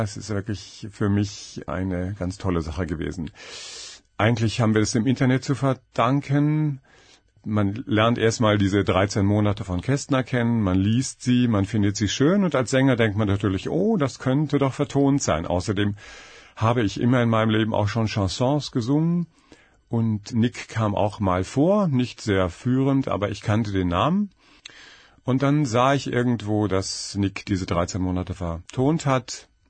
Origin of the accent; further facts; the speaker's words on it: Bonn, North Rhine-Westphalia, Germany; Ich wohne ja nicht in München, ich bin ja weit gereist. Ich komme aus dem Rheinland, aus Bonn.